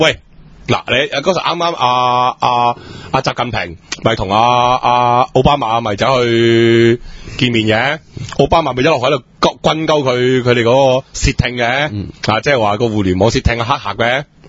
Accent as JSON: {"language": "Cantonese", "country": "Hong Kong", "said": "國防同外交呢係我哋香港人冇得 control 嘅嘢嚟㗎嘛"}